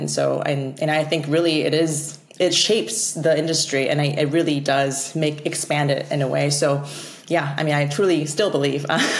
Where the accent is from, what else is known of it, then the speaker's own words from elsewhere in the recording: South Korea; now in United States; So I was born in Korea. So I'm more of a, and I was born and raised more in Korea. I think in terms of the years, I would define myself as just Korean, but people say I'm an Americanized Korean whatsoever.